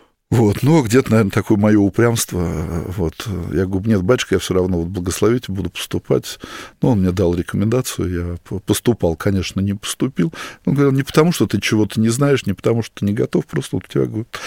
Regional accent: Moscow Oblast, Russia; место, где я вырос, в Подмосковье, это такой поселок

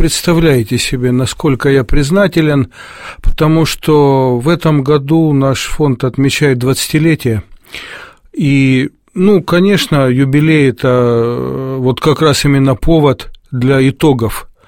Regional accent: Novorossiysk, Krasnodar Krai, Russia; born there; В прямом смысле слова, я родился в Новороссийске.

